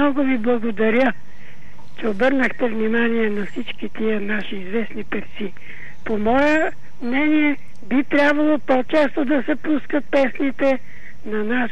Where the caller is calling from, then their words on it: Sofia, Sofia City, Bulgaria; съм от София.